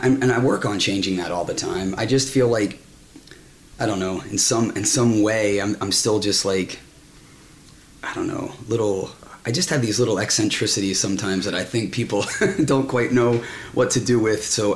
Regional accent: Ireland; I'm Irish kid, right? So I come from like sort of a Catholic background.

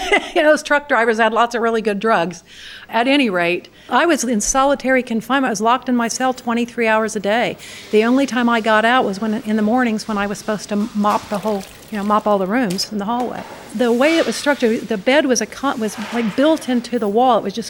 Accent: United States; I said, yes, I'm an American, because truly that's all it meant to me.

